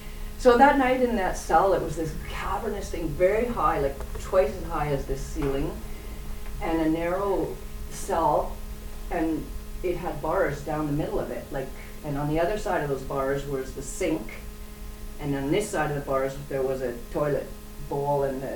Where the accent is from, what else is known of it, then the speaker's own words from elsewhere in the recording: Canada; now in Germany; I said, hey, I'm a Canadian citizen, I'm a free person.